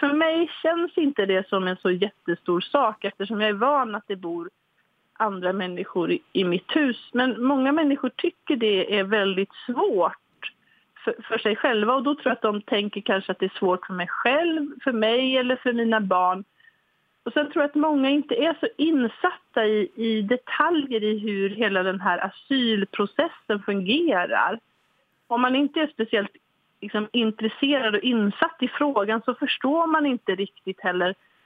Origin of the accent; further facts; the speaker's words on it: West Coast, Sweden; i min kommun där jag växte upp på västkusten så har det blivit ett stort engagemang